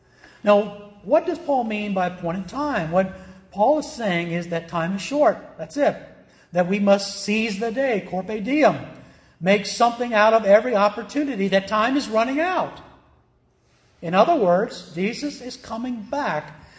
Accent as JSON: {"language": "English", "country": "United States", "tie": "born or raised there", "said": "Thank God we grew up in America that we were protected from persecution of the state."}